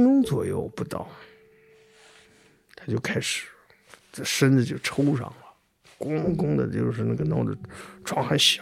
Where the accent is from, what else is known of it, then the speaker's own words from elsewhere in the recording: Xianghuang Banner, Inner Mongolia, China; born there; 因为我出生在镶黄旗，在那么小的小地方村庄里头